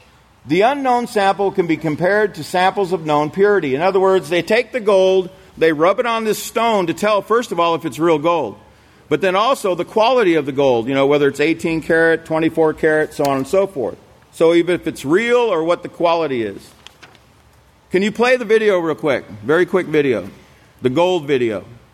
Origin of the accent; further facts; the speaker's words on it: Alaska, United States; I'm from Alaska, and you know, the word ask is in Alaska.